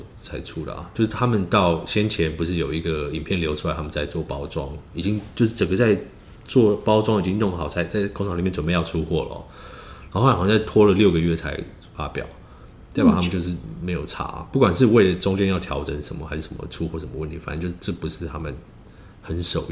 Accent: Taiwan; now in United States; 比如说我在台湾长大，然后后来去美国，然后。在那边比如说成长嘛，20年然后工作什么什么

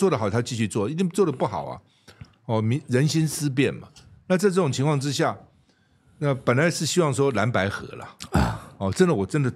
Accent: Keelung, Taiwan; born there; 我虽然是基隆出生，但是我父母从大陆来嘛，

